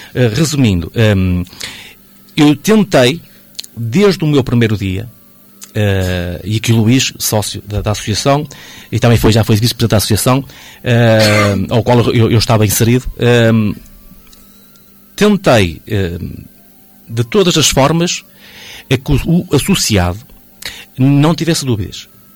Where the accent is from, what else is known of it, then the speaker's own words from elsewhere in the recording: Paredes, Porto, Portugal; now in Paços de Ferreira, Portugal; sou recentemente de Passos de Ferreira, eu sou natural de Paredes, portanto, adquiri casa há pouco tempo em Passos de Ferreira